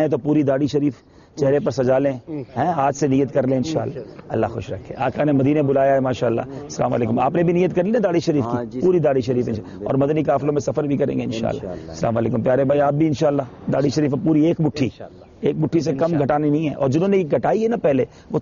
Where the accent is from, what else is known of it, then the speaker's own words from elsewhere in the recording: Karachi, Sindh, Pakistan; ہم باب المدینہ کراچی سے ہیں۔